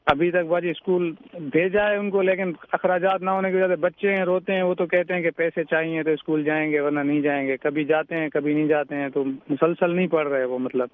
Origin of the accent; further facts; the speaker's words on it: Rajanpur, Punjab, Pakistan; اور میرا تعلق ضلع راجن پور پنجاب پاکستان سے ہے. میں غریب گھرانے سے تعلق رکھتا ہوں